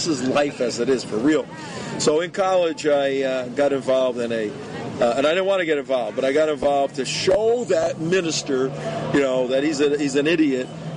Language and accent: English; Newark, New Jersey, United States; Italian guy, Christian guy, from New Jersey, Newark, New Jersey originally.